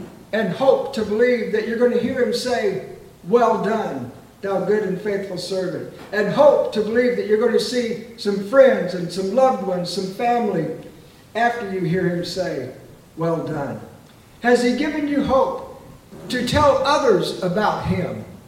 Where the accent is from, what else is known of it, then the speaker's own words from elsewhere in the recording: Springfield, United States; I grew up in Springfield, Southside, and the worship service were tremendous incentives for me to follow Jesus.